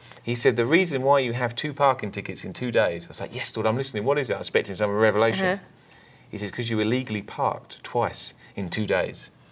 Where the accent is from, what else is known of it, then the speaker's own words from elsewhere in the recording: England, United Kingdom; moved away; I want to correct this before people write us and get mad at us, okay? We're from England. We moved here 10 years ago.